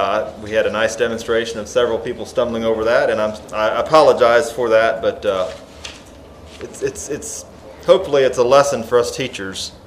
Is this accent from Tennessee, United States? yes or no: yes; Whiteville, Tennessee, United States; When I grew up in Whiteville, Tennessee, there was in the church house